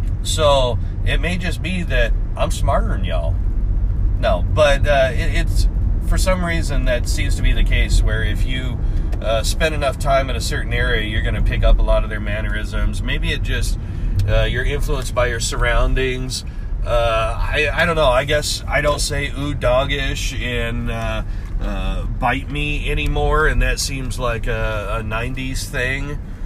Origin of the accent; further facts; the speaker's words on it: Tacoma, Washington, United States; also born or lived in California / Nevada; Growing up in Tacoma, in Washington, a lot of people said that I had a surfer accent, and I don't know why. I mean, I was born in California, but I never spent any time living there.